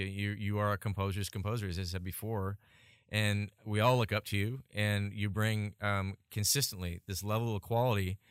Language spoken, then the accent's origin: English; Huntington Beach, California, United States; I've been going to Disneyland since I was, 2 feet tall because I grew up in Huntington Beach.